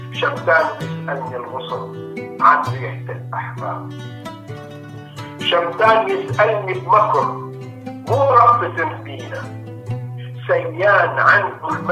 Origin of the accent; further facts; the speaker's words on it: Homs, Homs Governorate, Syria; now in Sweden; من سوريا، من حمص، وقدمت إلى السويد لسنة 2015 على أثر ما جرى في سوريا من أحداث،